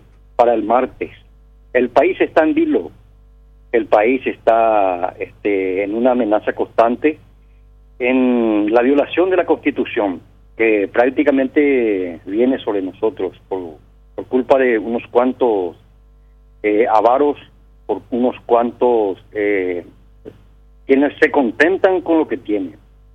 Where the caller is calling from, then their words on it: San Pedro, Paraguay; le estoy molestando de San Pedro